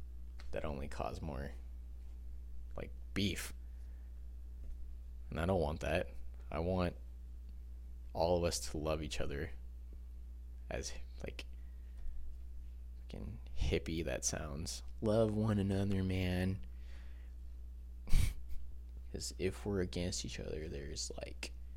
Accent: United States; born there; I love being American. I love this country. Yes, it has its flaws, but what country doesn't? I love the United States. I'm proud to be born here

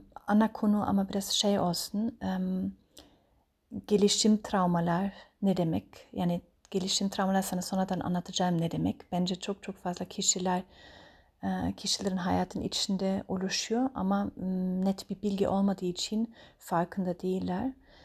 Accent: Bavaria, Germany; Turkish is a second language; moved away as an adult; now in Turkey; İşte Almanya'da doğdum. Almanya'da Münih'e yakın küçük bir kasabada.

